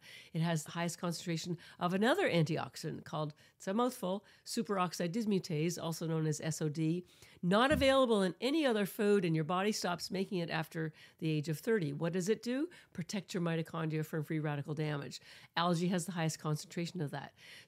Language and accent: English; Canada; Fortunately, and this was in Canada because I'm Canadian